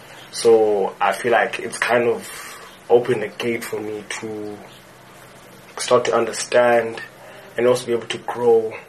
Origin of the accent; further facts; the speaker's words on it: Queenstown, Eastern Cape, South Africa; Got to Rhodes this year, my first year. I'm studying BSc. I came from Queenstown.